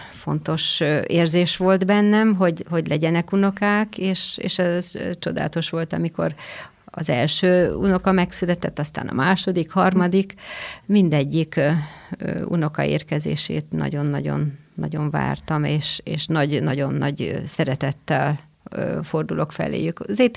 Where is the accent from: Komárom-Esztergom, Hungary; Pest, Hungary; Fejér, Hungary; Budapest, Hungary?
Fejér, Hungary; Székesfehérvár; born there; Székesfehérváron születtem, nagyon régen, 1960-ban.